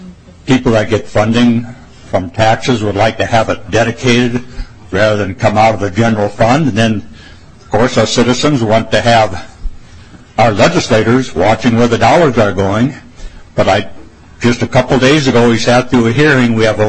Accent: Soudan, Minnesota, United States; from Sudan, Minnesota, small town up on the range.

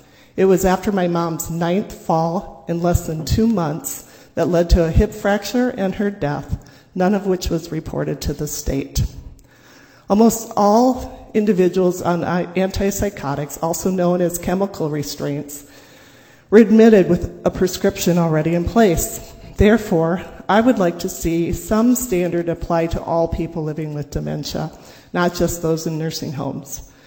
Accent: Mankato, Minnesota, United States; now in Robbinsdale, United States; As I mentioned, I live in Robbinsdale. However, my aging issues that my family experienced were in my hometown, Mankato.

